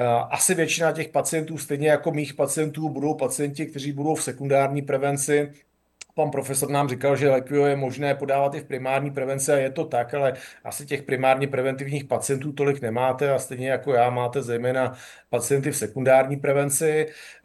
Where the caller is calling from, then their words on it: Chomutov, Ústí nad Labem Region, Czechia; Já vás zdravím z kardiologické ambulance u nás v Chomutově.